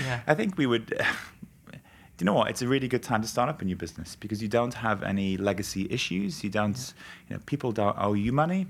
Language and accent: English; Morpeth, North East England, United Kingdom; It's Northumberland. So it's a place called Morpeth.